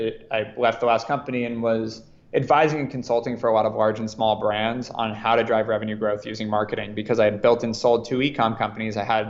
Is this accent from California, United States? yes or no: yes; Ojai, California, United States; also born or lived in Los Angeles; Born in LA, moved to Ojai, a small town by Santa Barbara when I was six, went to this awesome but very well called hippie school, so to speak, called Oak Grove School